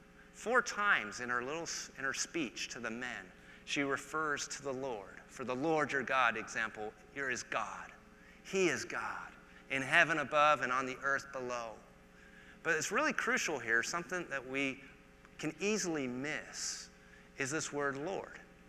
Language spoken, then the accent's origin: English; England, United Kingdom; I'm English, okay? Go England, by the way.